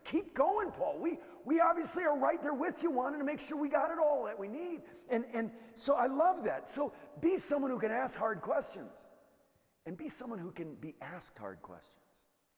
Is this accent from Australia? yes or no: no; Northeast, United States; I'm from the Northeast, where people are really straight shooters and make fun of each other constantly. And it's just, I grew up right near New York, and people just bust on strangers, right?